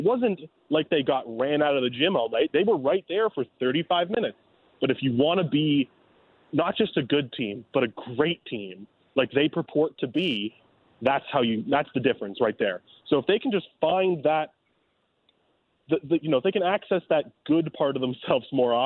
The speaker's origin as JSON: {"language": "English", "town": "Toronto", "region": "Ontario", "country": "Canada", "tie": "born or raised there", "said": "the Blue Jays, my hometown Blue Jays."}